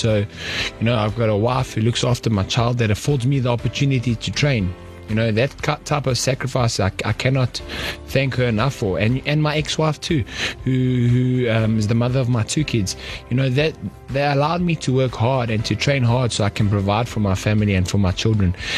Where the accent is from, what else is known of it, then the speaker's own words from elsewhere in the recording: Johannesburg, Gauteng, South Africa; born and bred Johannesburg. I grew up in an area called Highlands North.